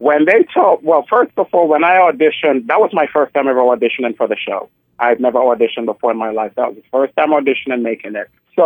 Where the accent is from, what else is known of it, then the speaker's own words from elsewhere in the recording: Jamaica; And also being Jamaican, we're like Klingons. We don't give emotion.